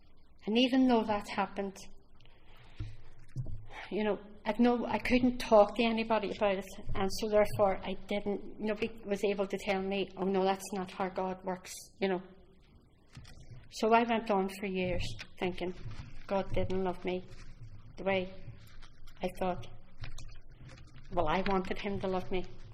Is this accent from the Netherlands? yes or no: no; Belfast, Northern Ireland, United Kingdom; because I came from West Belfast, the lower West Belfast